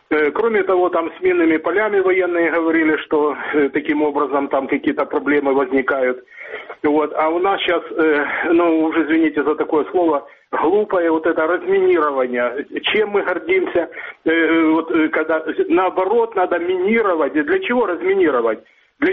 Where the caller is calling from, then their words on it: Dnipro, Dnipropetrovsk Oblast, Ukraine; город Днепр.